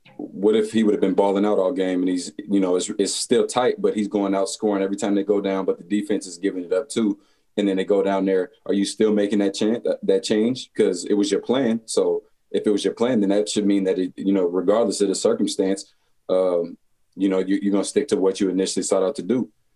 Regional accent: East Palo Alto, California, United States; I'm from East Palo Alto.

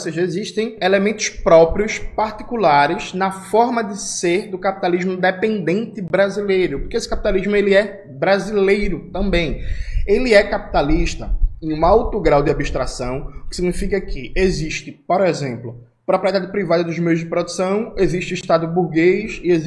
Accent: Brazil; eu tenho algumas tarefas que são tarefas existenciais enquanto brasileiro, mas são tarefas também militantes de compreender o nosso povo.

